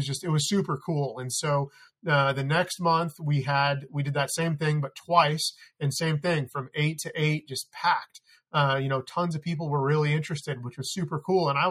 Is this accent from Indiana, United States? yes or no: no; California, United States; now in Idaho, United States; even though I was born in Southern California, you know, I grew up, you know, doing all the skateboarding